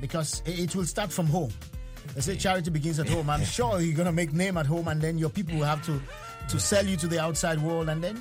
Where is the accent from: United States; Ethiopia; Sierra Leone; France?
Sierra Leone; because I'm from Sierra Leone, okay?